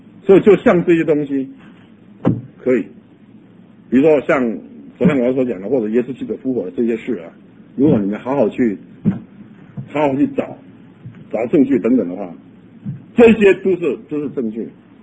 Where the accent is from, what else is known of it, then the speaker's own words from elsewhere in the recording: Taiwan; 我从小在台湾，常常听见人家讲一句台湾话